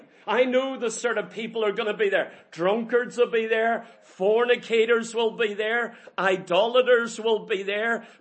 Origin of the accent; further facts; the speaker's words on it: Ireland; I'm a squaddy from Ireland.